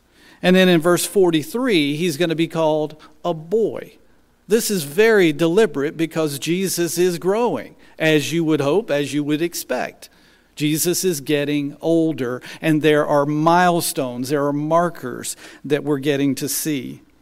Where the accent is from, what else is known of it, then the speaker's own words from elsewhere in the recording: United States; Back in the 80s, which is still, in my estimation, one of the best decades to have ever grown up as an American.